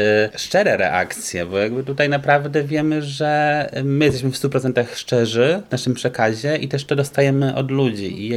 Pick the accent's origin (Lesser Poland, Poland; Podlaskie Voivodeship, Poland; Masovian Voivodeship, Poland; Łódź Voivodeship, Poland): Masovian Voivodeship, Poland; Warsaw; Że jednak my jesteśmy z Warszawy i tego nie ukrywamy.